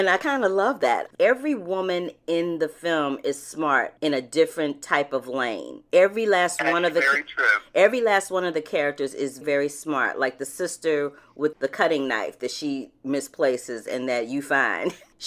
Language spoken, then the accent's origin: English; Missouri, United States; she's from the Midwest like me. I'm from Missouri.